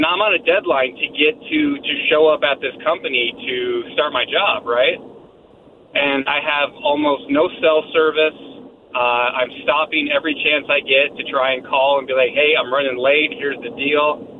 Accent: Midwest, United States; I'm originally from the Midwest, so, you know, hot, humid. Everything that can hurt you is in the Midwest, you know, like poison spiders and stuff.

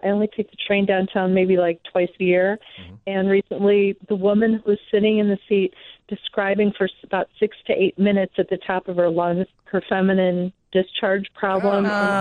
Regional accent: Orland, United States

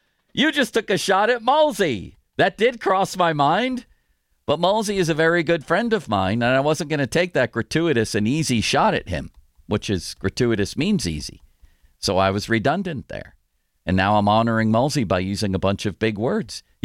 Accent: Northport, New York, United States; born there; I was born there. I was born in Northport, Long Island, and my grandparents lived in Riverhead and the other set in Commack.

